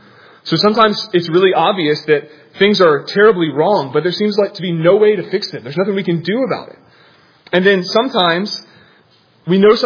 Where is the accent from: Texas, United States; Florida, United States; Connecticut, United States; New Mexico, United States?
Florida, United States; I'm from Florida, so this still fascinates me.